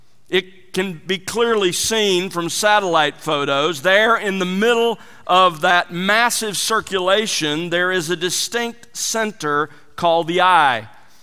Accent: Gulf Coast, United States; Growing up on the Gulf Coast, I lived through several hurricanes.

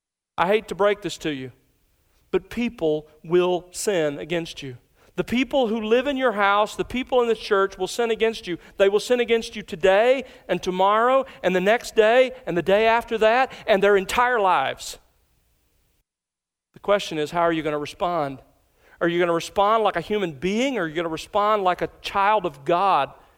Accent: Alabama, United States; When I was growing up in South Alabama, my whole life at home, we always had a bulldog.

